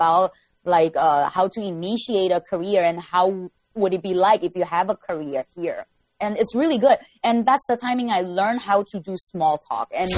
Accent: Taiwan; But when I say I'm from Taiwan, and usually they would just say, oh, how's the weather?

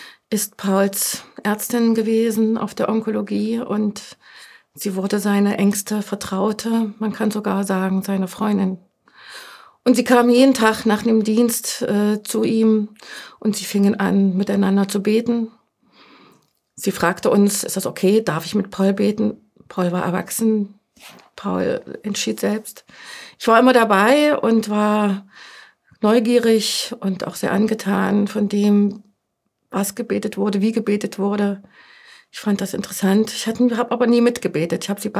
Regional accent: Germany; Wir sind in der DDR groß geworden.

